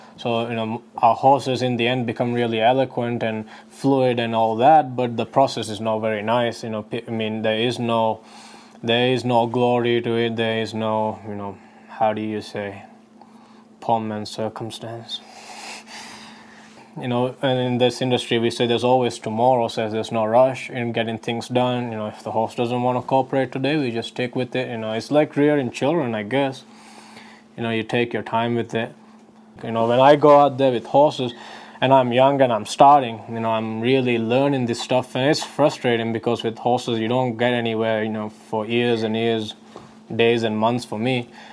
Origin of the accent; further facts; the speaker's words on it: Maldives; English is a second language; now in New Mexico, United States; So I grew up in the Maldives during a dictatorship, which were there for 30 years